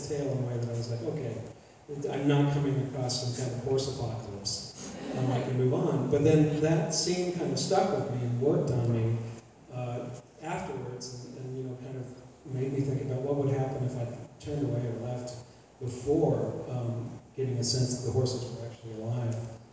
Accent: Utah, United States; despite growing up in Utah, in a relatively rural place

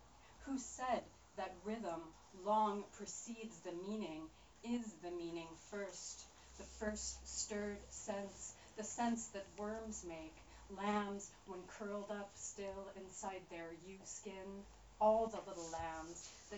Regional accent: Los Alamos, New Mexico, United States; it makes reference to the fact that I grew up in Los Alamos, New Mexico, which is where the first atomic bombs were made, and it's still a nuclear weapons lab.

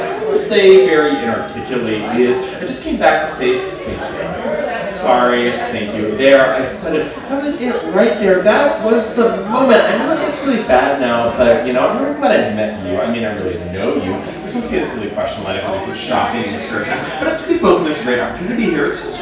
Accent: Philadelphia, Pennsylvania, United States; I'm from Philadelphia, okay? We don't talk about things like that in public, okay?

